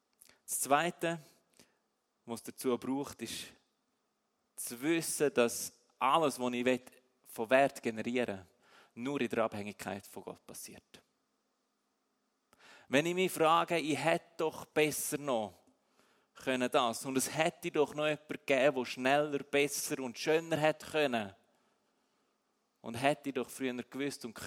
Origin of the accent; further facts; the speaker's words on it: Switzerland; Und auch als Schweizer ist es nicht mein Grundrecht